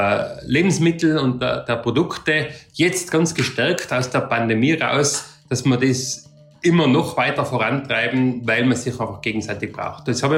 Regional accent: Tyrol, Austria; Und ich komme aus Tirol, wo der Tourismus eine ganz entscheidende Rolle spielt.

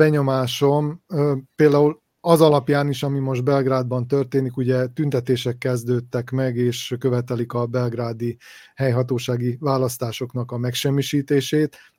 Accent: Vojvodina, Serbia; ebben sem vagyunk közvetlenül érintettek vajdasági magyarként

